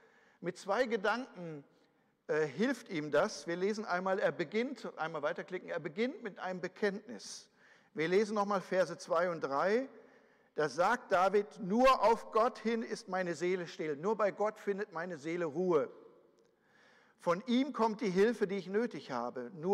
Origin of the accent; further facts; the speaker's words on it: North Rhine-Westphalia, Germany; born there; Ich bin im Ruhrgebiet geboren.